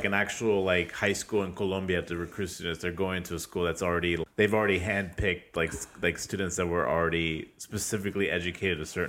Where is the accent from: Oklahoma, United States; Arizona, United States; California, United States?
California, United States; San Diego; I grew up in San Diego, and, you know, San Diego is one of the first cities that was discovered in California.